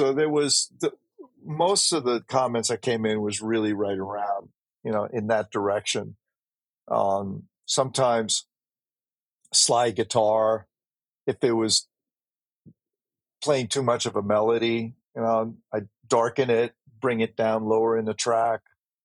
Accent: New York City, New York, United States; You know, of course, growing up in New York City, I understand that quite well.

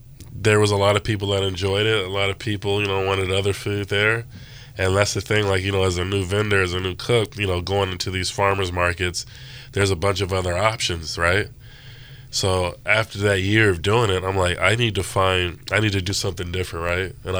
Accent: Fresno, California, United States; No, but yeah, you know, grew up in the Central Valley, so my family, you know, so three of my grandparents are from Ok

